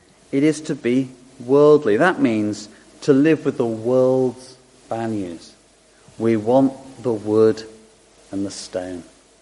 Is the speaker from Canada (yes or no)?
no; United Kingdom; big article on all the things we should feel deeply ashamed of as British people.